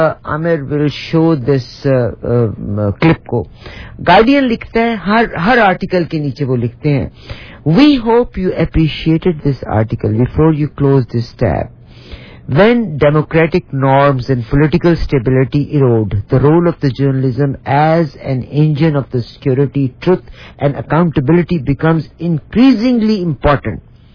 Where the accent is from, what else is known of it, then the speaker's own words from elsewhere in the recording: Pakistan; First home, my first لو از پاکستان. میرے ماں باپ کی قبریں ہیں وہاں پہ, میرے استاد ہیں, میرا گھر ہے, میرا بچپن ہے, میری جوانی ہے پاکستان.